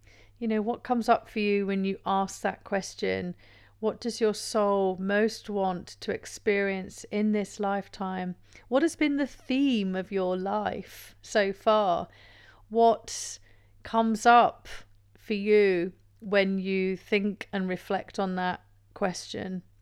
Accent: England, United Kingdom; But in this country, you know, in my home country in England, it's not something that we talk openly about.

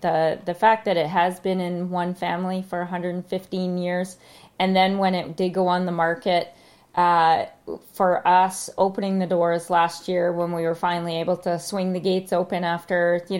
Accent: Alberta, Canada; I grew up in Alberta, so I can handle the cold.

